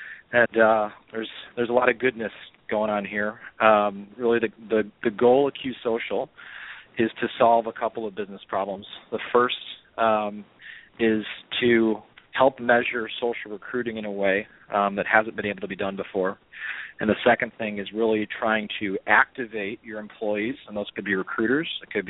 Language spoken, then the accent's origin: English; Chicago, Illinois, United States; Q Social is headquartered out of my hometown in Chicago